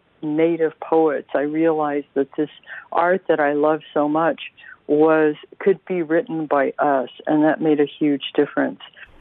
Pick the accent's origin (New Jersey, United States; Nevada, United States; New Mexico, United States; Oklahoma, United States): Oklahoma, United States; Tulsa; I grew up here in Tulsa, and Tulsa is part of the Creek Nation, or the Muscogee Creek Nation. So, you know, I grew up in an urban area. It's not a high urban